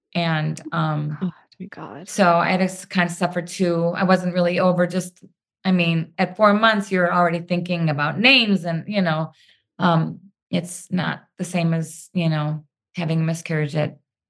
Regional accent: Minnesota, United States; I thought, oh, they're going to have me talk to Daisy because we're both from Minnesota or something.

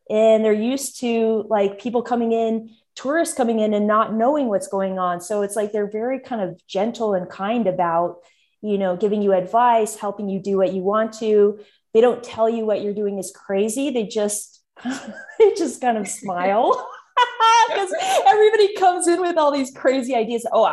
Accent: Alaska, United States; I wasn't expecting that because I'm from Alaska, also a northern place.

